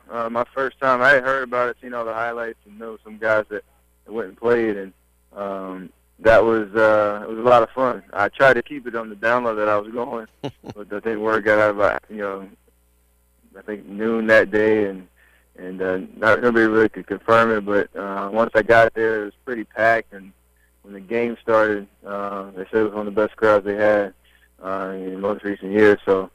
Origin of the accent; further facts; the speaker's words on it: Charlotte, North Carolina, United States; I grew up in Charlotte, so I didn't have a team, a major league team anyway, in the area.